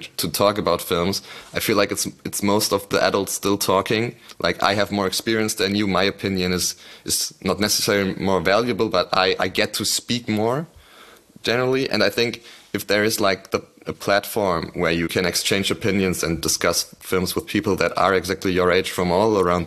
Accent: Berlin, Germany; English is a second language; Because I'm from Berlin

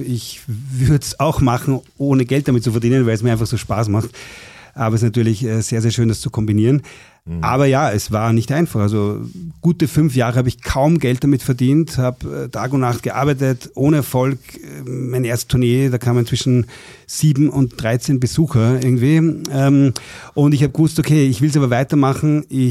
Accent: Vienna, Austria; now in Southern Burgenland, Austria; Ich komme aus Wien, wohne aber schon seit 17 Jahren im Südburgenland

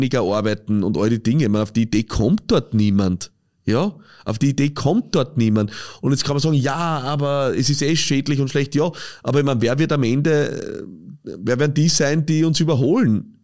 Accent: Austria; ich habe immer das Gefühl, bei uns in Österreich, wenn jemand muss, dann merkst du es.

